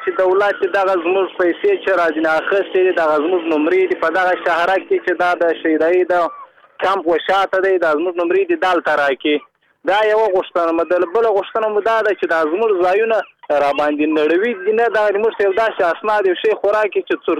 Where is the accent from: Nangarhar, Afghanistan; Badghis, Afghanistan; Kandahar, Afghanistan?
Badghis, Afghanistan; زه خپل د بادغیس ولایت د مقر د ولسوالۍ یم